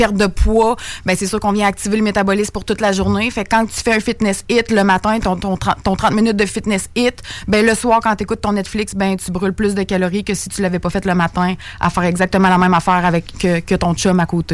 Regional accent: Saint-Henri, Quebec, Canada; Moi, je viens de Saint-Henri, juste à côté.

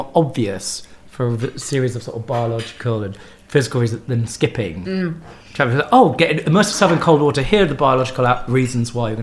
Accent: Southgate, London, United Kingdom; But I grew up in Southgate, around the corner from … You know, up the road.

